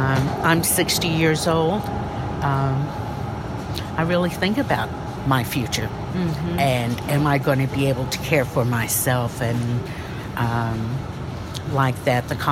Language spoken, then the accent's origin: English; Louisville, Kentucky, United States; I'm from the Midwest, Louisville, Kentucky.